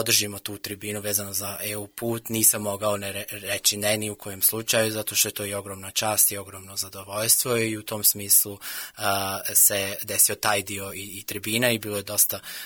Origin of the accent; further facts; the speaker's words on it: Gračanica, Federation of Bosnia and Herzegovina, Bosnia & Herzegovina; korist za mene lično, što dolazim iz Gračanice